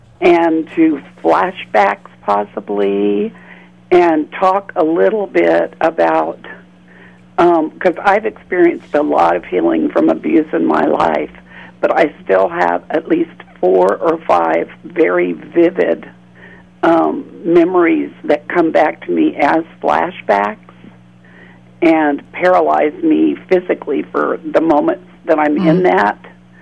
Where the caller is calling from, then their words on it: Austin, Texas, United States; I'm calling from Austin.